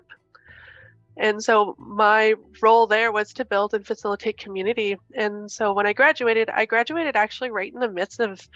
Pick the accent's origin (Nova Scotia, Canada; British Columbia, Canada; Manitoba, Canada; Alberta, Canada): Alberta, Canada; Edmonton; also born or lived in Regina; I was born in Regina, but we had moved from Regina to Edmonton when I was really little. For all I know that I have lived and was raised in Amiskwitches, Wiskaigan, that's the place that I call home.